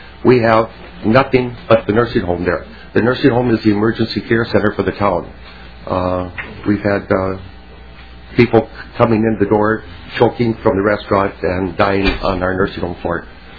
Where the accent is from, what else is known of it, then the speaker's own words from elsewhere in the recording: Boston, Minnesota, United States; I'm from Boston, Minnesota, about 275 miles northwest of here.